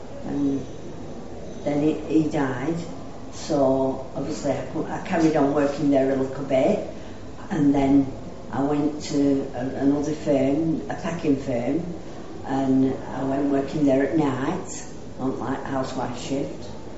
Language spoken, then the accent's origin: English; Blackburn, North West England, United Kingdom; I come from Blackburn originally